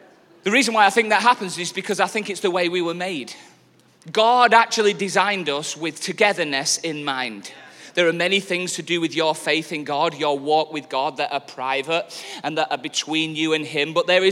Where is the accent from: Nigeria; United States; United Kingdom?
United Kingdom; the north of England; it's also significant to me as a Northerner